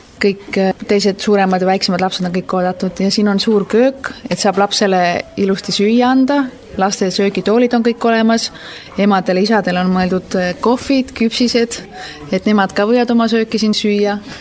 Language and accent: Estonian; Tallinn, Harju County, Estonia; Tallinnas või Eestis, kus Tallinnast pärit olen